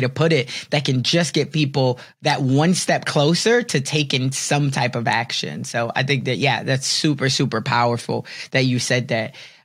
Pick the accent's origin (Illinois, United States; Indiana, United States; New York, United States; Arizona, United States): Illinois, United States; Chicago; So I'm from Chicago, so I'm a Bulls fan